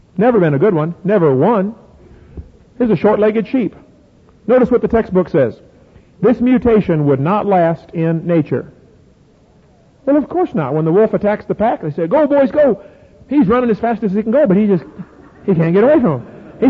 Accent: Illinois, United States; Man, I come from Illinois, corn country.

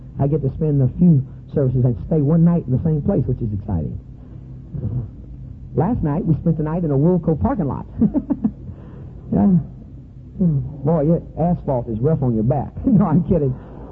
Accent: United States; I'm an American. I'm a Georgian, and I'm a Texan. I'm a Louisiana, and I'm an Arkansas, an Arkansan.

